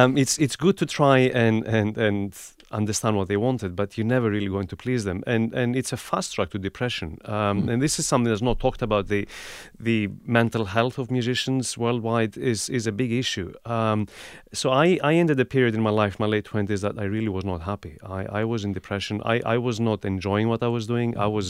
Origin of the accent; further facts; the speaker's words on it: Greece; I come from Greece. I play this instrument.